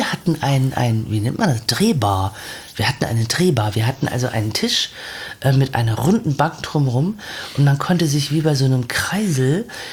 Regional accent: Kassel, Hesse, Germany; Aus Kassel.

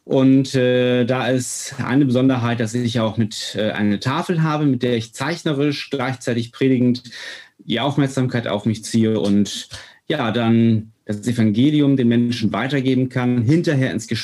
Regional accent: Northern Germany, Germany; Wir sind ganz, ich sag mal so, ungläubig aufgewachsen, wie also wir sind Norddeutsche. Und ja, man ist getauft gewesen, man ist konfirmiert gewesen, aber hatte keine Ahnung von Jesus.

